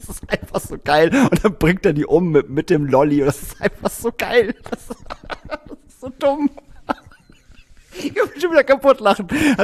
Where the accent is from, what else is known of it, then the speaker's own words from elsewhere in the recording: Lingen, Lower Saxony, Germany; Und Kochlöffel war zum Beispiel bei uns in Lingen zum Beispiel, war Kochlöffel, wie gesagt, da war ich 5, 6, da gab es das halt schon.